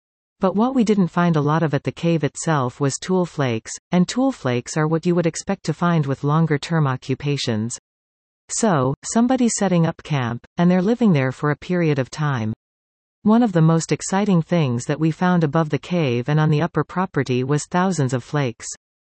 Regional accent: Dawson Creek, British Columbia, Canada; I was born and raised in Dawson Creek, very close to here

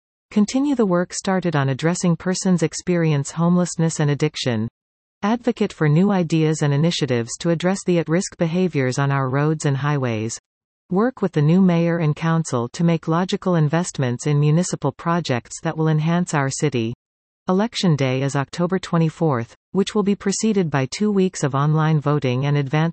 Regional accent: Ontario, Canada; I was born and raised in Northern Ontario and have been a resident of Valley East for more than 25 years.

